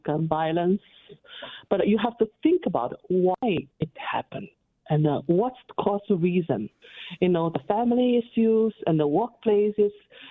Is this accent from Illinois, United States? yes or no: yes; Naperville, Illinois, United States; I'm Asia background. I'm from Naperville.